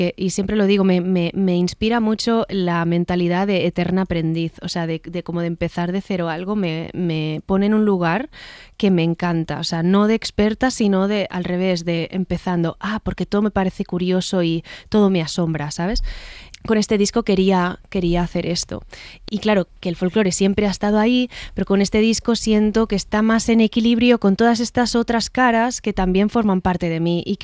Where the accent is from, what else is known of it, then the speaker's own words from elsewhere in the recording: Badalona, Catalonia, Spain; yo soy de ciudad, yo soy de Badalona, ¿sabes?